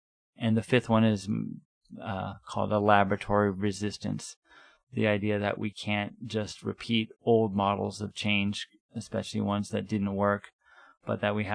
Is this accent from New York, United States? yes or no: no; San Francisco, California, United States; I'm from San Francisco, where I work with Direct Action to Stop the War.